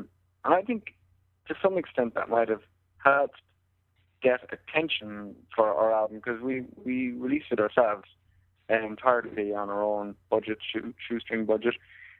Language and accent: English; Ballinrobe, County Mayo, Ireland; Actually, I'm from Ballinrobe in County Mayo, but Mick is from Castleknock in Dublin.